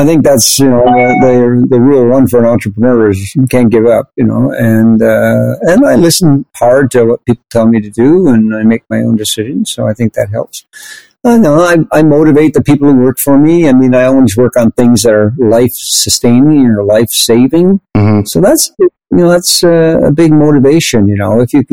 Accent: Canada; we moved it back to Canada because I'm Canadian.

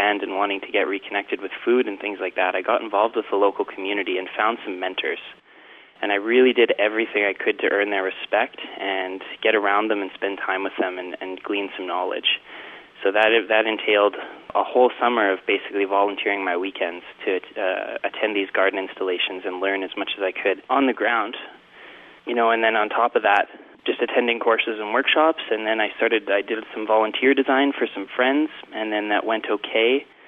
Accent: Calgary, Alberta, Canada; We're all born and raised in Calgary, and we're really passionate about giving back to this city through being involved in the local food movement.

